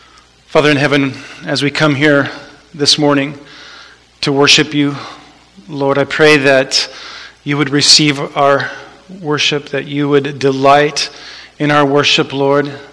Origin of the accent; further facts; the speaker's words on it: Oregon, United States; That's my wife Jasmine and my son Judah. We're from Oregon.